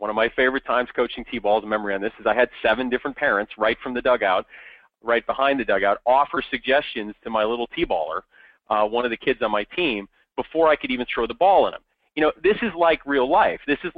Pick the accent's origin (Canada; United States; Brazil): United States; Midwest; I grew up in the Midwest, and I coach my kids' teams. I now live on the West Coast.